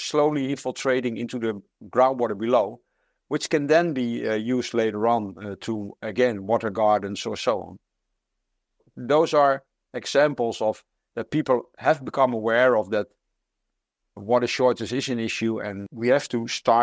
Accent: Netherlands; I'm from the Netherlands, which is a country that is often perceived to have lots of water.

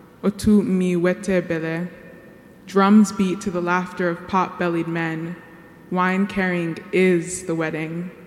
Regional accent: Houston, Texas, United States; I'm from Houston, Texas

